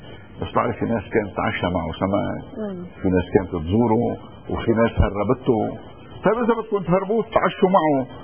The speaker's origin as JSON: {"language": "Arabic", "country": "Lebanon", "said": "نحن كلبنانيين بدنا نعرف مين قتلهم"}